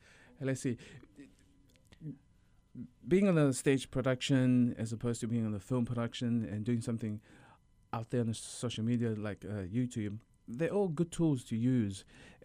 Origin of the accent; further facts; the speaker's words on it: New Zealand; Exactly. I grew up in New Zealand, and I saw … perform in New Zealand doing a lot of theater stuff.